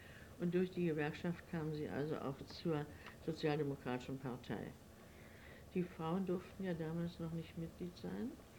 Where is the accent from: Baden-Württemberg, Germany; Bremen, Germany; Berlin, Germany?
Berlin, Germany; Ich bin Berlinerin. Ich wurde am 10. September 1902 in Berlin geboren